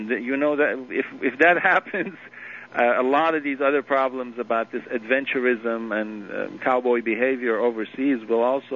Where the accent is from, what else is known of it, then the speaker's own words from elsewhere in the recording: United States; to me, as an American, it was so embarrassing.